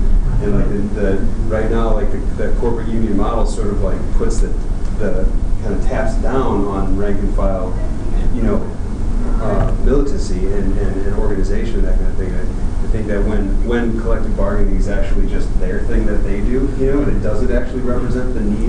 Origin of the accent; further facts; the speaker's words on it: Madison, Wisconsin, United States; from Madison, and I would.